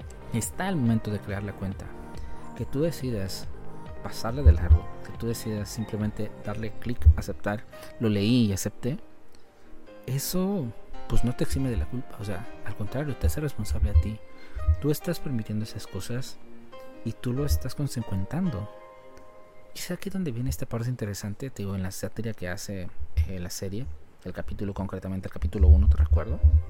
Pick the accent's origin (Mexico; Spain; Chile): Mexico; siendo yo mexicano